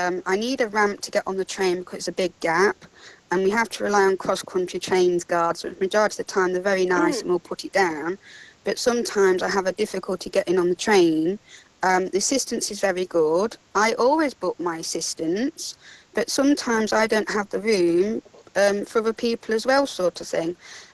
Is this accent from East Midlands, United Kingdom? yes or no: yes; Narborough, East Midlands, United Kingdom